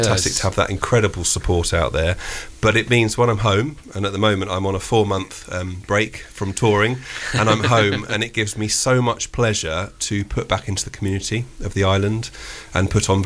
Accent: Cowes, South East England, United Kingdom; giving something back to my hometown of Cowes and to the community

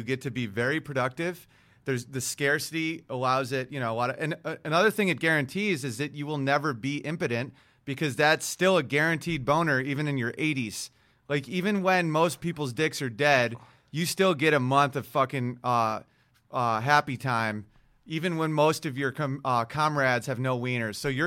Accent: United States; But I'm American through and through, and I don't want to leave this country.

